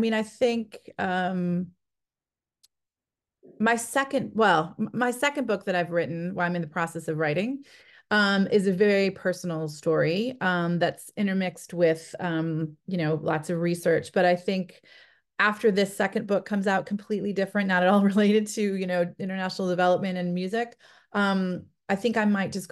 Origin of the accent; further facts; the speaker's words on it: Michigan, United States; I met a woman who started a grassroots advocacy group in my home state of Michigan.